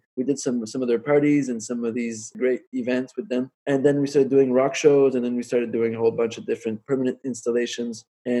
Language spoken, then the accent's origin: English; Ottawa, Ontario, Canada; moved away as an adult; also born or lived in Montreal; I'm from Ottawa. I was born in Ottawa. I grew up in Ottawa, you know, in the suburbs. Grew up there and then moved on to Montreal later on in my 20s, I guess.